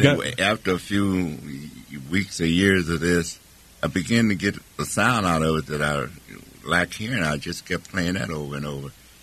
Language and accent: English; West Virginia, United States; Because I was living in West Virginia. I was born in West Virginia.